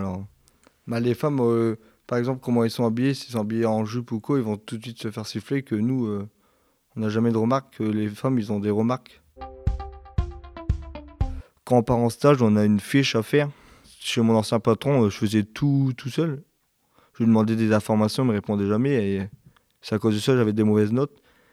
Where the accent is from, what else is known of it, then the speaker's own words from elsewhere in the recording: Le Cateau-Cambrésis, Hauts-de-France, France; À côté de chez moi, au Cateau, il y a une MFR, mais ils font pas de CAP.